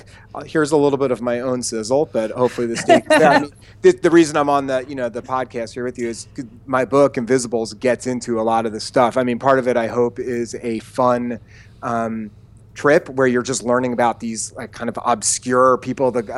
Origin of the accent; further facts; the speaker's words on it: Short Hills, New Jersey, United States; Because I grew up in Short Hill, so I know exactly the store